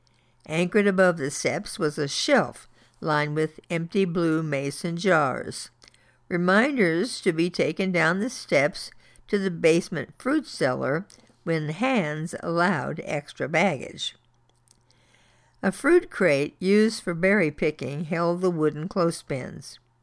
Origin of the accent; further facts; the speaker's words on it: Madisonville, Kentucky, United States; I don't think the kids in my hometown of Madisonville, Kentucky, were any different from kids in any other part of our nation.